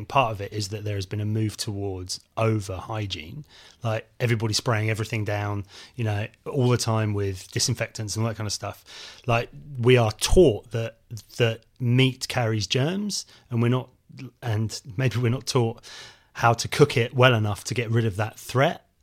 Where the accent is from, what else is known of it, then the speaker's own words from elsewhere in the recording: South West England, United Kingdom; When I was a kid growing up in Devon, we had a livestock market in the local town.